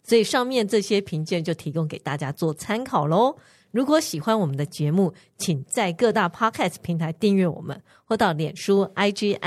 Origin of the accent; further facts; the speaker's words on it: Taiwan; 我还说我们台湾人吃很快